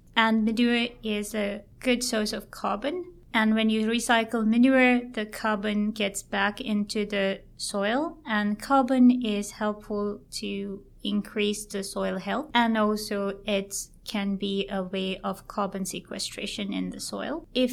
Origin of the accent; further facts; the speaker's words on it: Sri Lanka; So I was born in Sri Lanka and grew up in a farm, looking at the agriculture every day, crop production, animal production.